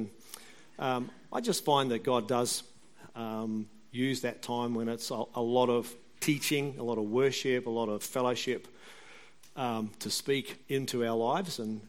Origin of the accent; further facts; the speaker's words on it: Australia; I'm Australian, born in Australia, Australian parents. I'm an Australian citizen.